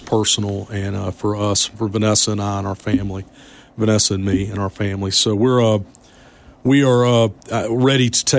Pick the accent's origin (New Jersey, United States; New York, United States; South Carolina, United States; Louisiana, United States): South Carolina, United States; because I was born and I was raised in South Carolina.